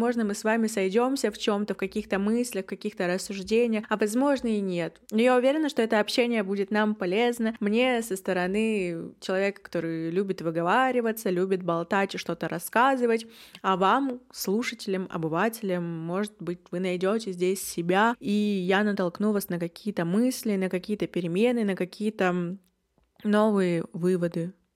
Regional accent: Yekaterinburg, Sverdlovsk Oblast, Russia; мне 22, я из Екатеринбурга

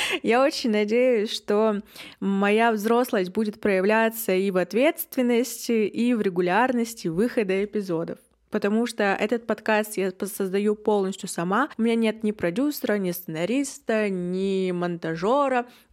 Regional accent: Yekaterinburg, Sverdlovsk Oblast, Russia; мне 22, я из Екатеринбурга

